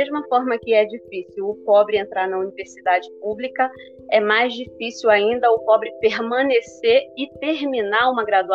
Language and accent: Portuguese; Rio de Janeiro, Brazil; nascido em Santa Teresa e tenha crescido na Lapa.